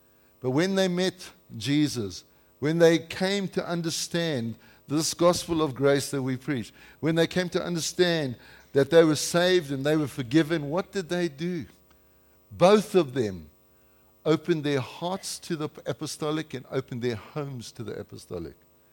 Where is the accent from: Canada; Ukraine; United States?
Canada; We're from Canada. We don't have milk in our coffee. We have cream.